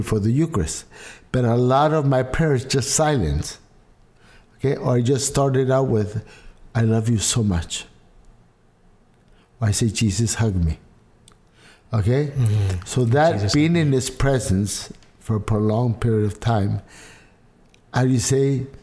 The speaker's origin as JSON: {"language": "English", "country": "Peru", "said": "I'm from Peru … Okay, we are from Peru. Even though I have on my father's side, we have completely English"}